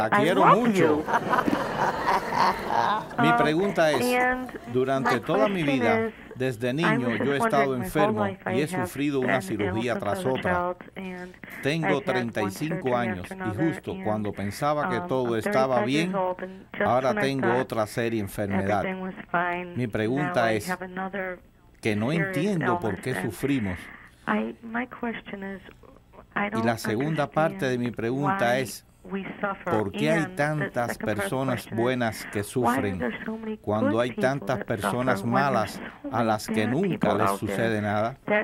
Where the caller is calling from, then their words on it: Massachusetts, United States; Soy de Massachusetts.